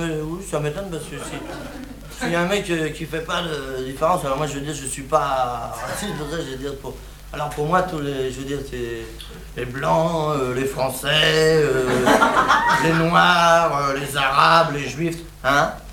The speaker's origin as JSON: {"language": "French", "country": "France", "said": "je suis bien placé, hein, je suis français."}